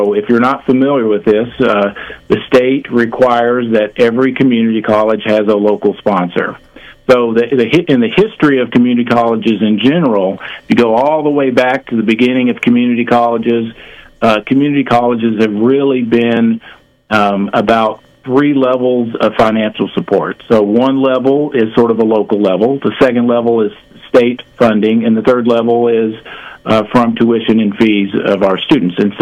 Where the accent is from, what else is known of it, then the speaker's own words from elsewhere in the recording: Lebanon, Virginia, United States; So I was very rural. My hometown of Lebanon, Virginia, had and has about 2,200 people in it.